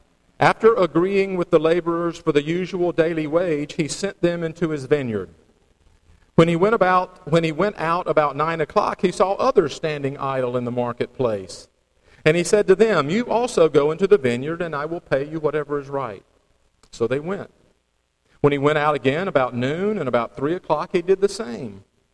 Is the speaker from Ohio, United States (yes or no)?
no; Lexington, North Carolina, United States; When I was a teenager growing up in Lexington, North Carolina, middle school, high school age